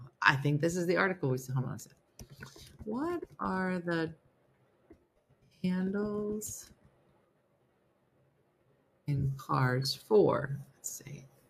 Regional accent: Manitoba, Canada; I'm from Manitoba, Canada. Can't get more prairie than that.

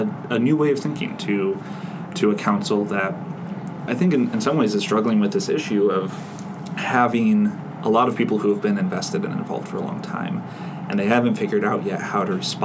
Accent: Streamwood, Illinois, United States; Yeah, I grew up in the Chicago suburbs, a town called Streamwood, kind of around Schaumburg, which more people tend to know.

